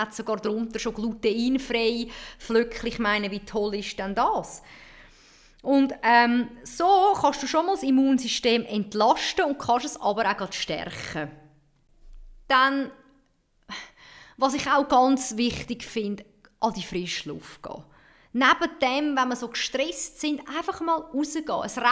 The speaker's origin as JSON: {"language": "German", "country": "Switzerland", "said": "Also ich kann nicht Ski fahren, als Schweizerin."}